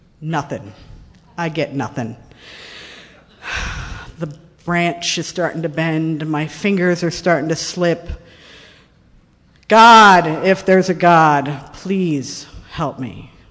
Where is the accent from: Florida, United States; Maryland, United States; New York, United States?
Florida, United States; Fort Lauderdale; I am from Fort Lauderdale, Florida, born and raised there.